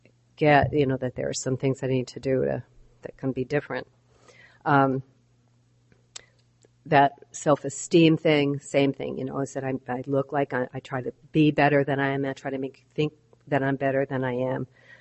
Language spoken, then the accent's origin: English; Butte, Montana, United States; I was born in Butte, Montana. I don't know if you've ever heard of Butte, but it's a very special place. So I'm a Montana girl.